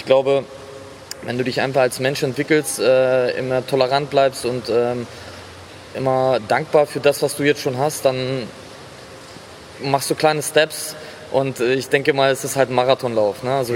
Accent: Belarus; habe einen ausländischen Background. Ich komme aus Weißrussland ursprünglich

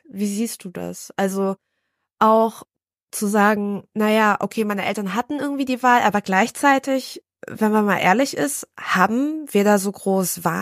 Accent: Berlin, Germany; ich bin halt im Mariendorf aufgewachsen

